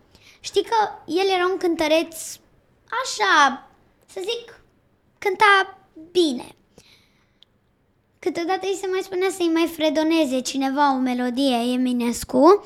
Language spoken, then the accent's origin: Romanian; Botoșani, Botoșani County, Romania; Amândoi ne tragem din Botoșani, avem